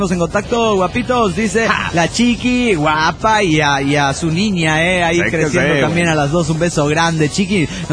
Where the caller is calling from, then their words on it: Mexico City, Mexico; del DF México.